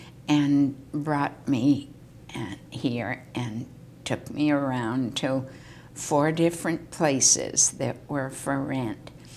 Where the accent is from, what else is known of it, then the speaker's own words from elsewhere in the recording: Cambridge, Massachusetts, United States; also born or lived in Binghamton, New York / Quincy, Massachusetts; Until I was 6, and then we moved to Cambridge, Massachusetts.